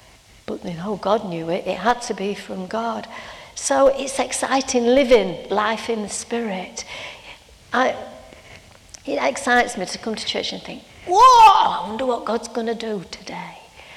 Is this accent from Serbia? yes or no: no; United Kingdom; He wants us to be out of control, but we're British, we don't do that. We've got to forget that we're British.